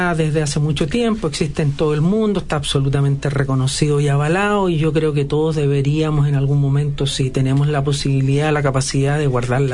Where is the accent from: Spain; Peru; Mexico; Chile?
Chile; Tenemos las capacidades, los chilenos, de hacerlo. Yo viajé, aprendí afuera, pero lo aplico en mi país